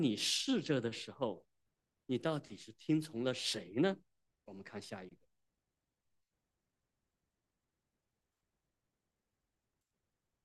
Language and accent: Chinese; southern China, China; 我是南方人，我是南方人。